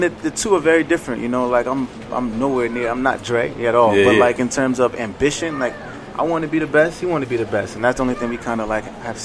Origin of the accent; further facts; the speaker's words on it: Nigeria; They love that I'm actually saying that I'm Nigerian and that I'm actually claiming that I'm Nigerian